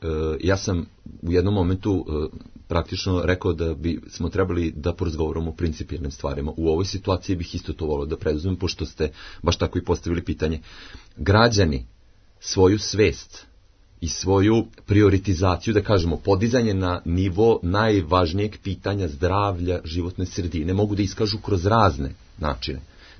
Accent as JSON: {"language": "Serbian", "town": "Subotica", "region": "Vojvodina", "country": "Serbia", "said": "Znači, ja sam iz Subotice, živim nekoliko 2-3 km od deponije"}